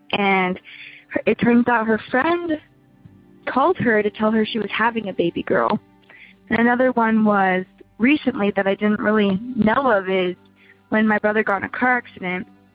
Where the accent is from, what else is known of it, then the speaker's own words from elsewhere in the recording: Utah, United States; from Utah.